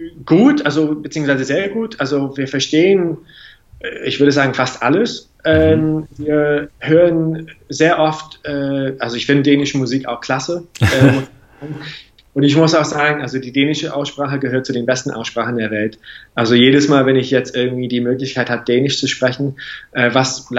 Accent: England, United Kingdom; German is a second language; wenn zwei Engländer, also klar, als Engländer auch, ne, aber wenn zwei Engländer überhaupt in der Lage sind, eine weitere Sprache zu lernen, dann kann es doch jeder.

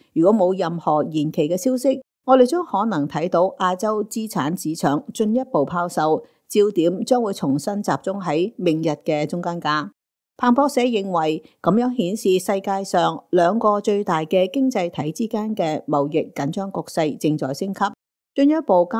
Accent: United States; 要用我们美国人纳税的钱

